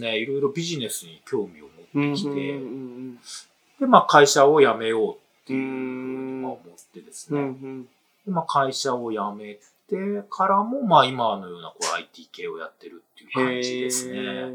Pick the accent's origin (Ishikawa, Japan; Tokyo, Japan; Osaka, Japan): Ishikawa, Japan; Kanazawa; その後、大学院卒業した後にですね、地元の金沢に本社がある、まあ、会社に就職したんです。